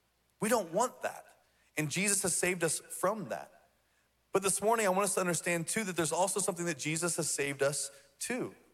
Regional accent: Van, Texas, United States; My family and I, when I was a kid in middle school, we grew up in East Texas. And while we were in East Texas, I grew up my whole life as a Methodist kid. We moved to East Texas.

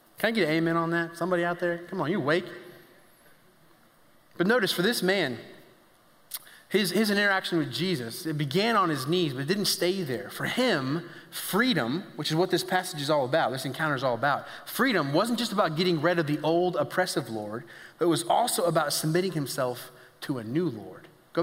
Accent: Indianapolis, Indiana, United States; I'm from Indianapolis. In case you didn't know that, I'm a huge Colts fan.

